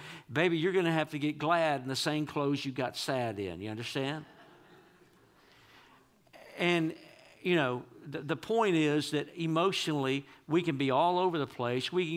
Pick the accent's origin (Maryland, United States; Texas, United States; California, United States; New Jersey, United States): Texas, United States; I'm from East Texas, but I mean, he was from really deep East Texas.